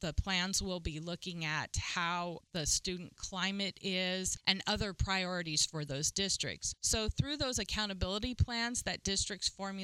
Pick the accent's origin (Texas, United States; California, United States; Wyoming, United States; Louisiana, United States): California, United States; San Francisco; And so when I was growing up in San Francisco public schools, we had not just a pull-out instrumental music program, but we also had a choral program.